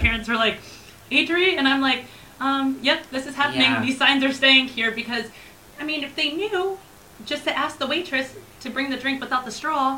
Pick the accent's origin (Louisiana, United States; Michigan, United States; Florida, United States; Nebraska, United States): Michigan, United States; I'm from Michigan, and then I didn't really, I'm not going to say I littered when I was in Michigan.